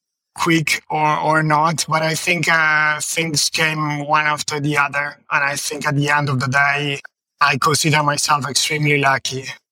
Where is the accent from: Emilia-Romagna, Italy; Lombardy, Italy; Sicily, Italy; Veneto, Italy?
Emilia-Romagna, Italy; Bologna; I graduated in Bologna, yeah, and I come from Bologna. I'm 100% Bolognese, we could say.